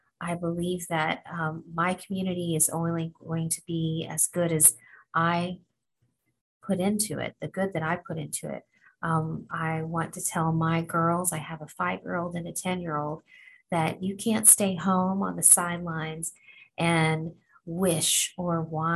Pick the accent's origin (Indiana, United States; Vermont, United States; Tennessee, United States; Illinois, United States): Tennessee, United States; when I walked in my first walkathon in my hometown in Tennessee.